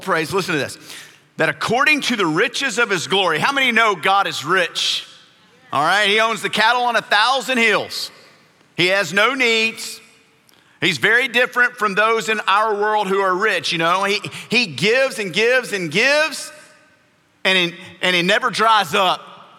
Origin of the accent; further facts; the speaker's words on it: Bossier City, Louisiana, United States; I grew up in Bossier City, Louisiana. We lived in two homes there.